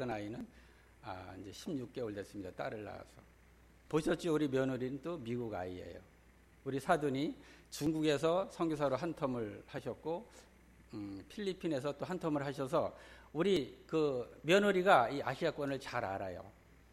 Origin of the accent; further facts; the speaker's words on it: Chuncheon, Gangwon, South Korea; 저는 강원도 춘천이 고향입니다.